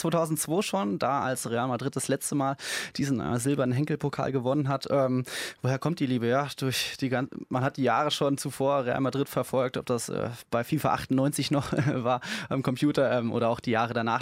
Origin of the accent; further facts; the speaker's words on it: Hesse, Germany; Ich bin nicht Münchner, ich bin Hesse.